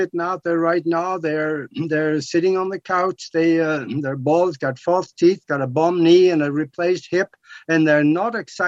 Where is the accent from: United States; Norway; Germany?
Norway; I'm from Norway, so I've been following these guys.